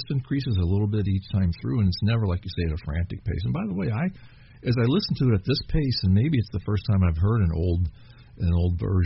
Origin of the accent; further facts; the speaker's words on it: Cincinnati, Ohio, United States; I'm from the Cincinnati area, and there was a guy here who released an album under that title and played hammer dulcimer